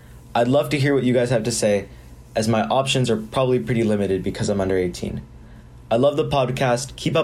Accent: West Palm Beach, Florida, United States; from West Palm Beach, Florida.

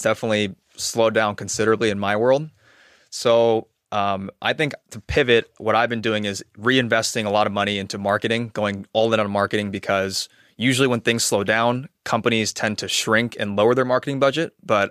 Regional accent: California, United States; also born or lived in Seoul, South Korea; And then my dad, when he retired from the army, decided to move us to California, a small town in the East Bay. Clayton, California.

